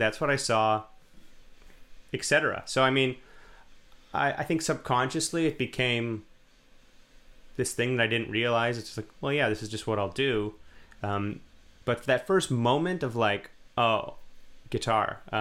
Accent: Winnipeg, Manitoba, Canada; Winnipeg, Manitoba.

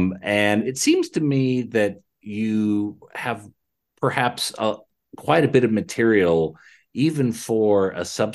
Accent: California, United States; moved away as an adult; now in Australia; California.

